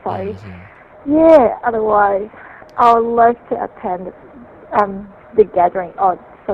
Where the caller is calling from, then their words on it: Melbourne, Victoria, Australia; I'm calling from Melbourne again.